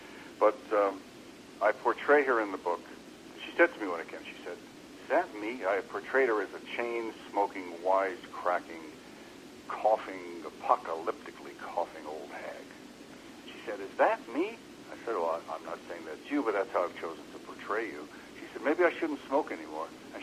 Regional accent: Brooklyn, New York, United States; But anyway, that was the Brooklyn I grew up in. I grew up in the … Three Stooges … Brooklyn.

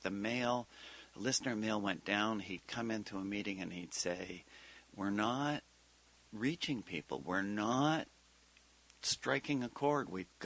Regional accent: Ottawa, Ontario, Canada; now in Vancouver, Canada; I'm originally from Ottawa, but Vancouver had become home

